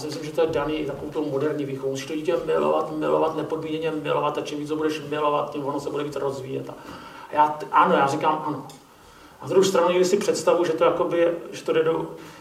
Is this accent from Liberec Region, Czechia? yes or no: no; Prague, Czechia; Příběhy se mi čtou dobře, protože jsem z Prahy